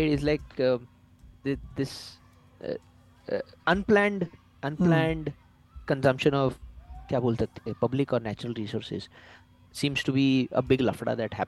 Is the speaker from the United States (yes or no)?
no; India; There was this one guy who I grew up with back in India